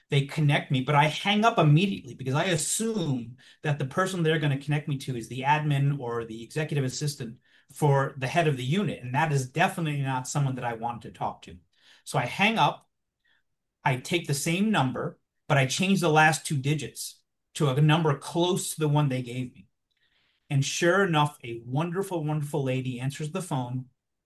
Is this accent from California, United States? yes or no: no; Queens, New York, United States; I mean, I grew up in Queens. So to me, it made sense that things would be different.